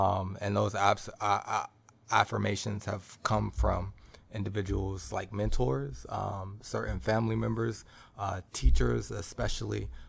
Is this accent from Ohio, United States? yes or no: yes; Ohio, United States; So that being said, I'm from Ohio.